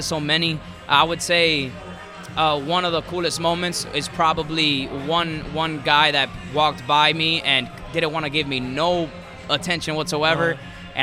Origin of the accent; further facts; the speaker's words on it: Hialeah, Florida, United States; also born or lived in Cuba; I was born in Cuba, raised in Hialeah, Florida.